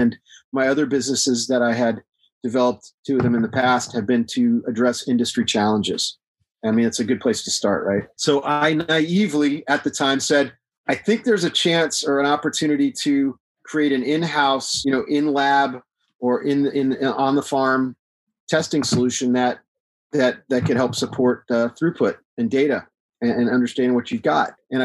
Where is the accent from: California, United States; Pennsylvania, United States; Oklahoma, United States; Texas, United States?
Texas, United States; I live in Texas. I'm from Texas.